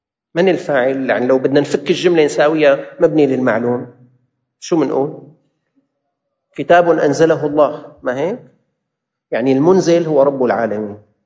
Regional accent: Syria; اللي عندنا بسوريا

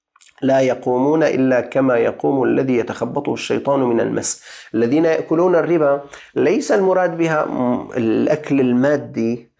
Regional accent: Syria; عندنا في الشام هي طعام مسكين، بدك تطعمه وجبتين مشبعتين اليوم، قدرت كمان عندنا قبل أيام 3500، ما يساوي تقريبا 3500 ليرة سورية

